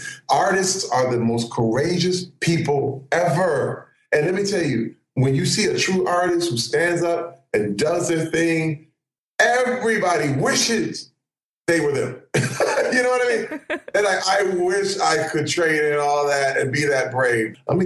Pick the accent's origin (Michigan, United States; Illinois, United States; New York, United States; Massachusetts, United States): Michigan, United States; Flint; born or raised there